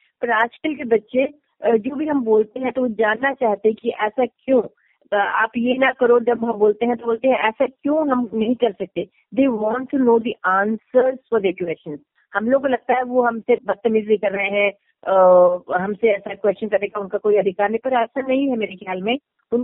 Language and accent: Hindi; Raipur, Chhattisgarh, India; also born or lived in Jagdalpur / Bilaspur; फिर बिलासपुर में 3-4 साल रही, उसके बाद रायपुर में 23 साल, मेरी जिंदगी की मैंने 23 साल है ना इम्पोर्टेंट, पूरा अपना स्कूल कॉलेज, मेरा जो लगाव रायपुर है ना, it's like my birth place. Hindi, मैं मलयाली